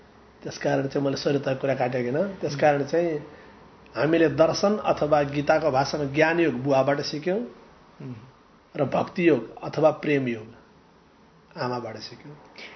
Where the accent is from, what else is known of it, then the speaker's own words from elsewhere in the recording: Parsa, Lumbini Province, Nepal; राप्ती अञ्चल दाङ जिल्ला साना गाउँ पर्सा, किसानको परिवार, सङ्घर्षको जीवन